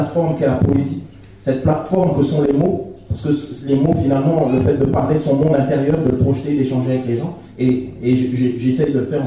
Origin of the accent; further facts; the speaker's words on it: Strasbourg, Grand Est, France; On revient à Strasbourg, au quartier du Neuf. Et en fait, je me considère comme un Strasbourgeois alsacien, puisque j'ai grandi à Strasbourg. Ça fait vraiment partie de moi. Pour moi, l'Alsace. Et donc, quand je suis à Nancy ici, je me sens pas très loin de la maison.